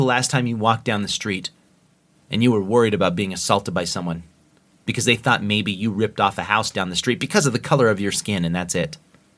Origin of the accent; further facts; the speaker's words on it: Idaho, United States; Yeah, I'm from Idaho, and so it's kind of funny because it seems like there's like three states that always get mixed up in people's minds.